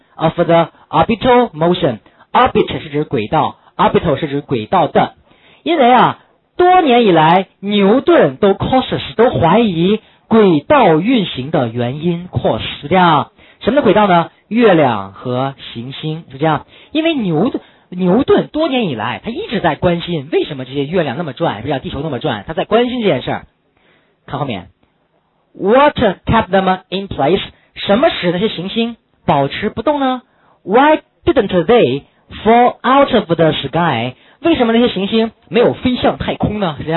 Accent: China; 咱们都是中国人，

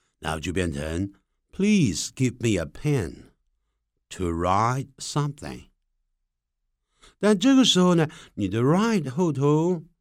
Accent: China; 我们中国人常常对这个 on O-N 的发音呢、啊、通常会发成 on 啊

